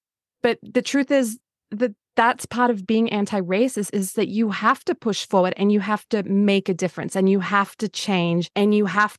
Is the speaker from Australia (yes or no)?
yes; Australia; she grew up in Korea and I grew up in Australia